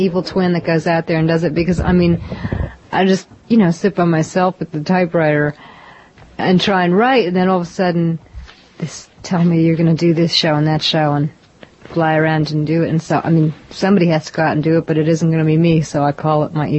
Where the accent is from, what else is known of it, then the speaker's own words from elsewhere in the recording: Massachusetts, United States; But I would say more of the time I grew up in Massachusetts in the country, and I had a lot of animals.